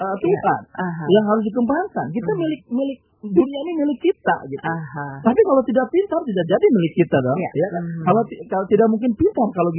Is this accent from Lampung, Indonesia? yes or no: no; Subang, West Java, Indonesia; Maaf, di kampung saya, kampungnya ini.